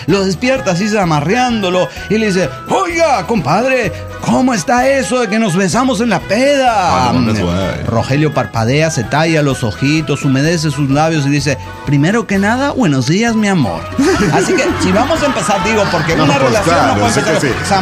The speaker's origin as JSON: {"language": "Spanish", "town": "Torreón", "region": "Coahuila", "country": "Mexico", "said": "Soy el inmortal de Torreón, Coahuila, México."}